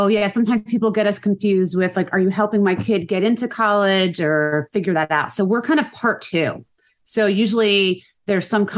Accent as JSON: {"language": "English", "region": "New Jersey", "country": "United States", "tie": "born or raised there", "said": "Born and raised in New Jersey, raised my family here"}